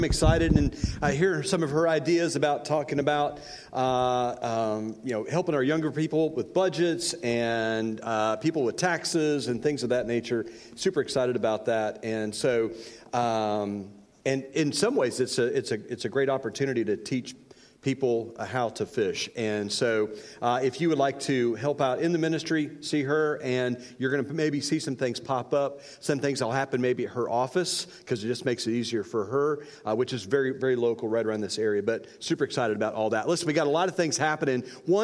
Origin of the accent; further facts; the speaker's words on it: Indiana, United States; So, hey, listen, one thing, I grew up in Indiana. One thing I totally miss from living in Indiana, and maybe the only thing I miss from living in Indiana, is that rich dirt that we always had.